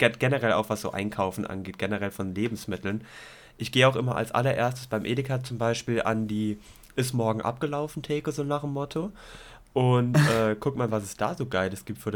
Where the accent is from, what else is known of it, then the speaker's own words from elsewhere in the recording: Baden-Württemberg, Germany; Ich als Schwabe stehe so oder so auf Sonderaktionen und Rabatte